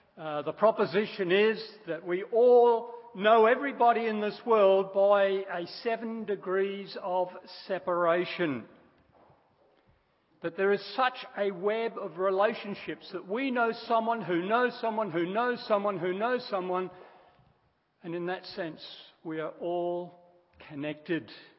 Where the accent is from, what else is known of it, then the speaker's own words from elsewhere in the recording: Australia; I am Australian, but how I engage as an Australian, how I engage in this nation, is determined by my relationship to the Lord Jesus Christ. I am a Christian